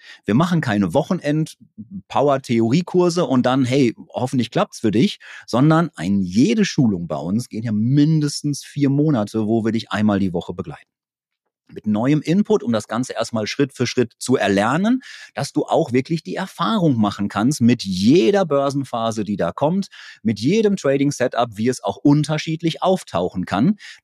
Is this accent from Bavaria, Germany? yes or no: no; North Rhine-Westphalia, Germany; Da merkt man, ich komme aus Westfalen.